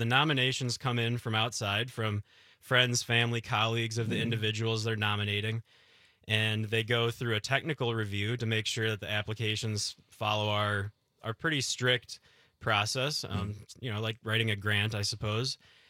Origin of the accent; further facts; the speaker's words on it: Madison, Wisconsin, United States; ultimately made the move back down here to Madison, my hometown.